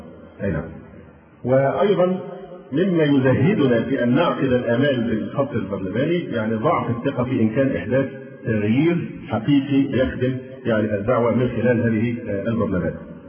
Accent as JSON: {"language": "Arabic", "country": "Egypt", "said": "ينفع عندنا في مصر اللعب بهذه الورقة،"}